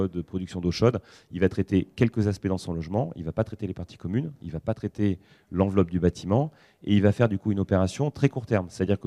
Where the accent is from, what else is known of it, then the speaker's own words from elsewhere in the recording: Bordeaux, Nouvelle-Aquitaine, France; Moi, je viens de la ville de Bordeaux